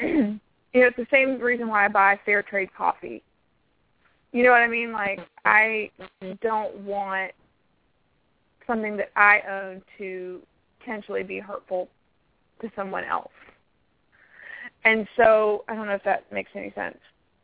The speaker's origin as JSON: {"language": "English", "region": "the South", "country": "United States", "tie": "born or raised there", "said": "I grew up in the South. A lot of people own guns."}